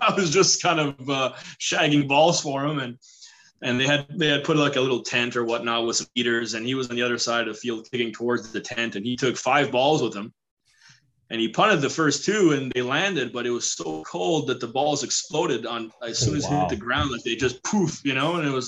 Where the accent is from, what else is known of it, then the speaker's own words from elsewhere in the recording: Montreal, Quebec, Canada; I'm from Montreal